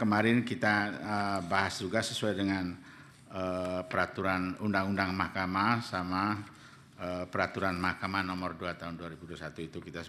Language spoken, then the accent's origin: Indonesian; Labuan Bajo, East Nusa Tenggara, Indonesia; born there; lahir di Kabupaten Manggarai, Labuan Bajo, tanggal 17 April 58.